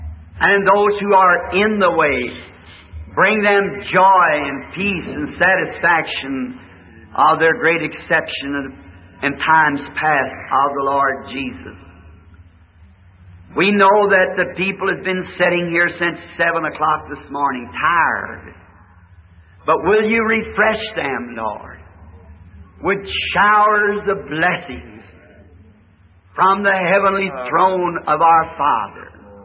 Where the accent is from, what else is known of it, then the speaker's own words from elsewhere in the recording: the South, United States; I'm a Southerner, slow to begin with.